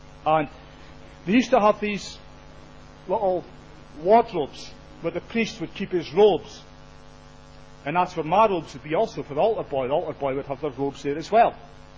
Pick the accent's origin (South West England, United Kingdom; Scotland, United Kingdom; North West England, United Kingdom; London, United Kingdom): Scotland, United Kingdom; born there; accent: Scottish; So, I was born in Scotland, which is probably obvious, or hopefully it's obvious to you. I've still got my Scottish accent. I was born into a strong, staunch Roman Catholic family.